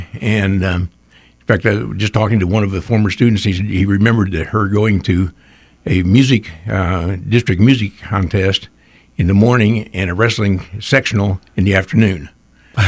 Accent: Frankfort, Indiana, United States; We love Frankfort. I'm originally from Frankfort

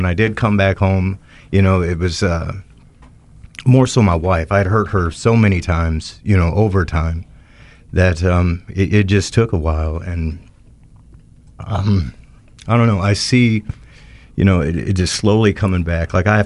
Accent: Lafayette, United States; From Lafayette.

